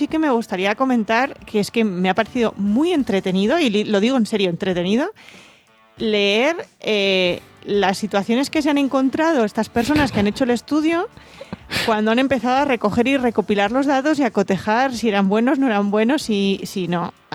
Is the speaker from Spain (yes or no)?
yes; Asturias, Spain